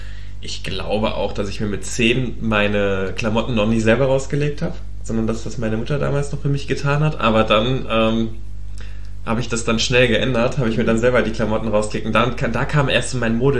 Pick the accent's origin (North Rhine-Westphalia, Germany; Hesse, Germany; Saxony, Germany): Hesse, Germany; ich komme ja aus Südhessen und da war so unser nächste große Stadt, in Anführungszeichen dann Darmstadt oder halt Mannheim.